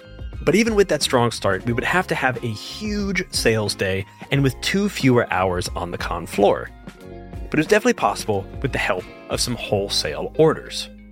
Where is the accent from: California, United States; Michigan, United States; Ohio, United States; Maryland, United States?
Ohio, United States; Gahanna; a few miles north in my hometown of Gahanna